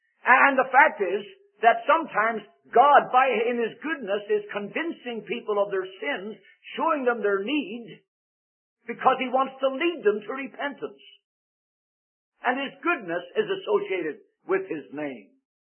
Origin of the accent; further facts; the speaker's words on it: Ireland; accent: Irish; because of my Irish accent, sometimes I go into a meeting and I say, Exodus.